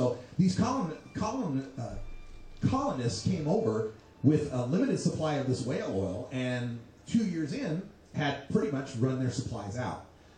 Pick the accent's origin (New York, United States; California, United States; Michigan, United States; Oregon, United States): Oregon, United States; Portland; I'm from Portland, Oregon, and in Portland, Oregon, I'm a medical marijuana card holder